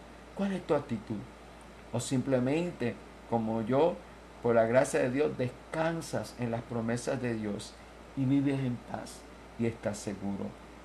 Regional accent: Puerto Rico; yo soy Puerto Rico.

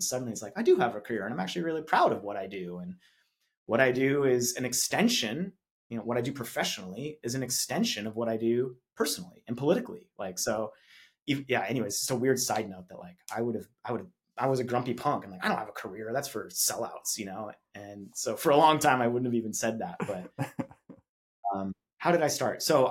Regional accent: Arizona, United States; the internet service provider that I had growing up in Arizona

